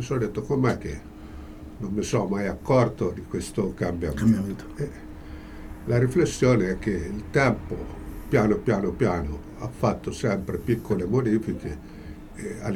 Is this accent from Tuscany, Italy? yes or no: no; Perugia, Umbria, Italy; A Fontivecchia. Io sono nato e vissuto a Fontivecchia.